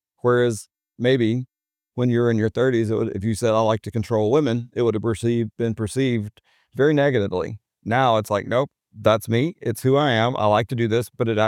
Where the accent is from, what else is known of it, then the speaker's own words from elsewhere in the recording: the South, United States; That was hard growing up in the South.